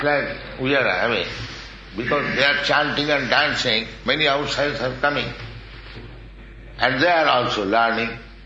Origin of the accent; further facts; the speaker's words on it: India; now in New York, United States; I came from India alone, in New York, 1965.